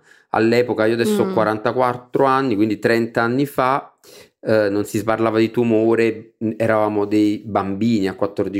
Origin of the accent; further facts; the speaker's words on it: Naples, Campania, Italy; io sono un napoletano verace. Sono nato a Napoli, nei pressi di Posillipo, diciamo, quindi sono proprio originario di Napoli. E la mia famiglia è una famiglia molto tradizionale.